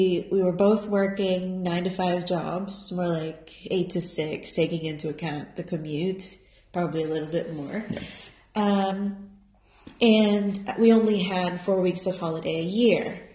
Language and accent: English; Philippines; because I'm from the Philippines